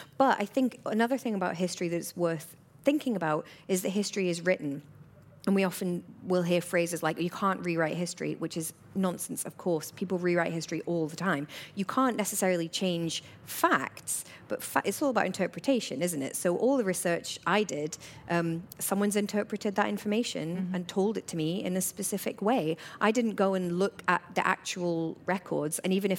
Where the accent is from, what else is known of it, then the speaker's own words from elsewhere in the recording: Glasgow, Scotland, United Kingdom; I am a big fan of haggis and black pudding, being Glaswegian.